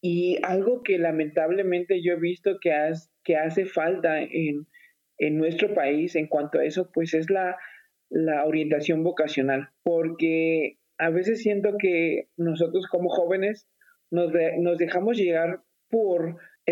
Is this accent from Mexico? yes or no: yes; Mexico; la participación de la juventud en mi país. México está creando obreros nada más.